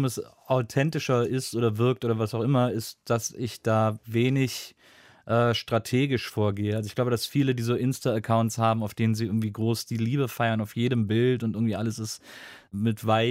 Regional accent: Wesseling, North Rhine-Westphalia, Germany; ich komme aus Wesseling

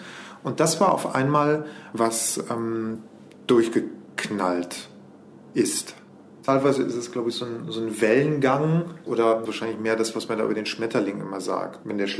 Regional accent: Bergisch Gladbach, North Rhine-Westphalia, Germany; In meiner Heimatstadt war das die Hausband der Bergisch-Gladbacher Mods.

